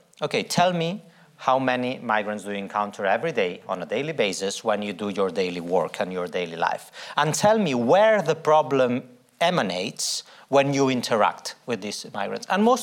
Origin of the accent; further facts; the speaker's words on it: Spain; English is a second language; But with migration, and I come from Spain, so migration in Spain has never been a truly emotional fact